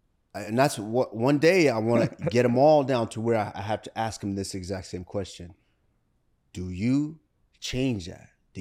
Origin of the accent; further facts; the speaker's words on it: Nigeria; I am the …